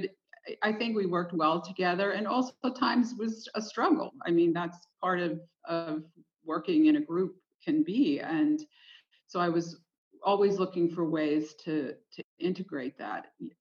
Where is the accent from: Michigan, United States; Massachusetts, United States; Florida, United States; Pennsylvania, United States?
Pennsylvania, United States; Pittsburgh; Well, I came from the South Hills of Pittsburgh, and I was the youngest born in a family business.